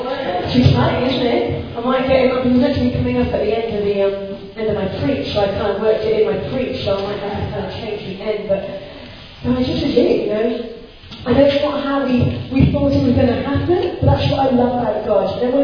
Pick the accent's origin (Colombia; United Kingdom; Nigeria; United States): United Kingdom; Wales; I'm Welsh, for those of you who don't know